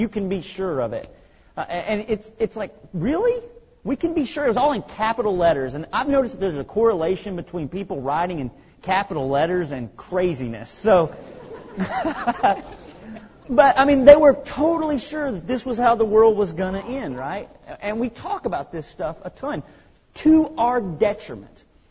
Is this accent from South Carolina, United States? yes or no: no; Benton, Arkansas, United States; When I was 16 years old, growing up in Benton, Arkansas